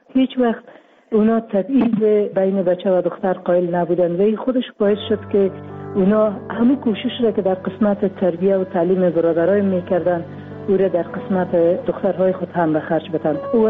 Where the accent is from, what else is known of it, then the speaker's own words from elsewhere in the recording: Afghanistan; در افغانستان ما اول افغان هستیم بعد از مسلمان هستیم.